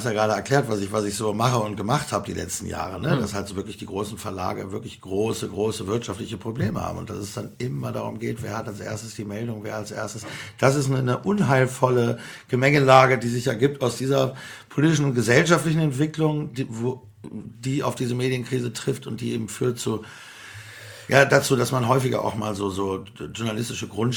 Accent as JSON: {"language": "German", "region": "North Rhine-Westphalia", "country": "Germany", "said": "ich komme aus Nordrhein-Westfalen, wir haben das jedenfalls nicht gehört"}